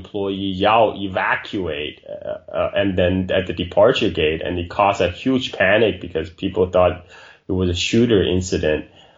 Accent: China; because I grew up in China in 1980s.

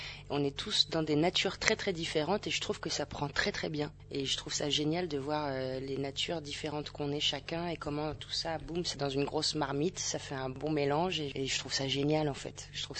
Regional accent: Nice, Provence-Alpes-Côte d'Azur, France; Quand j'avais 18 ans, moi je viens de Nice. J'étais au conservatoire de Nice

